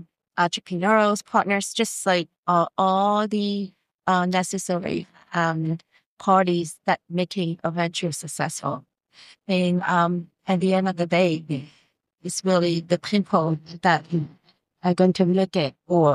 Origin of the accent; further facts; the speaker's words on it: Hong Kong; English is a second language; I'm talking about like I born and raised in Asia, but just Hong Kong.